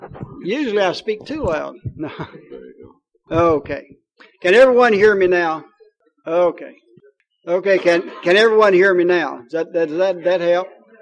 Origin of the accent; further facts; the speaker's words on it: Kentucky, United States; accent: Kentuckian; so I tell everyone that I'm bilingual as well. English is my second language. Kentuckian is my first language.